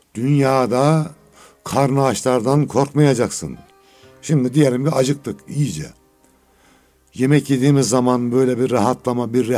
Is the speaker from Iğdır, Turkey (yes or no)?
no; Osmaniye, Turkey; Ben Osmaniyeliyim.